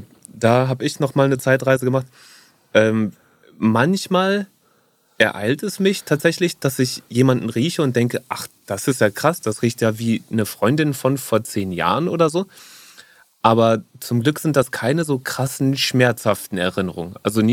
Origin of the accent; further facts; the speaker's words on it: North Rhine-Westphalia, Germany; now in Berlin, Germany; Also ich bin dort da im Sauerland aufgewachsen und bin direkt nach dem Abitur ein Jahr lang in Australien gewesen.